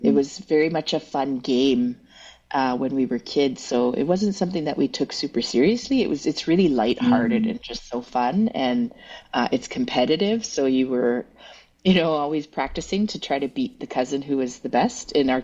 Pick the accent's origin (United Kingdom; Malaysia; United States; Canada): Canada; Yellowknife, Northwest Territories; We grew up in Yellowknife, so a lot of family would come through for medical